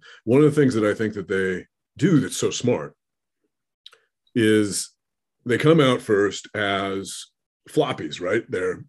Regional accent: Oregon, United States; now in Minnesota, United States; Yeah, I grew up in Oregon, but I live in Minnesota. I'm married into the Midwest.

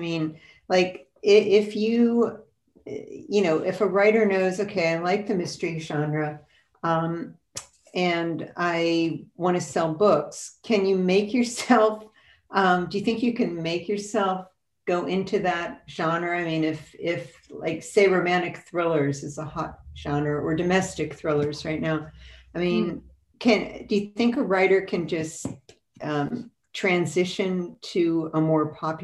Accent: Philadelphia, Pennsylvania, United States; And I'm in California. It's in Philly. Right, I'm from the Philly area.

